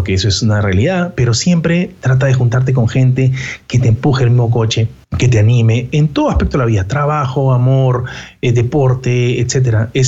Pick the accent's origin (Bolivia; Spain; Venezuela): Venezuela; Ah, yo soy venezolano.